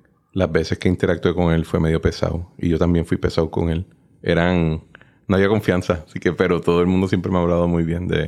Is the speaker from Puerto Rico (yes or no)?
yes; Guaynabo, Puerto Rico; De nuevo, yo soy de Guaynabo, loco.